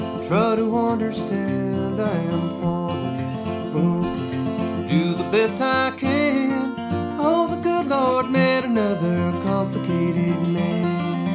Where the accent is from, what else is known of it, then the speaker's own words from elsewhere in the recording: New Jersey, United States; now in Brooklyn, United States; I was born in New York State, but grew up in New Jersey, and then, yeah, ever since going to college at NYU, and then I started teaching elementary school in Brooklyn.